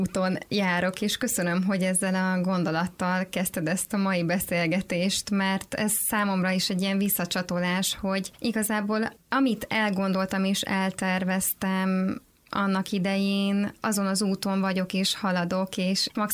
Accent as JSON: {"language": "Hungarian", "town": "Tekenye", "region": "Zala", "country": "Hungary", "said": "a faluban, ahonnan származom Tekenyéről."}